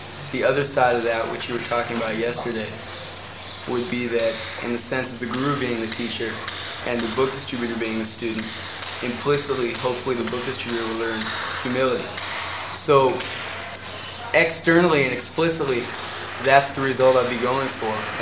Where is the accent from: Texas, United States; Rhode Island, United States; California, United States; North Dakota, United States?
California, United States; Los Angeles; Sir, I'm from Los Angeles.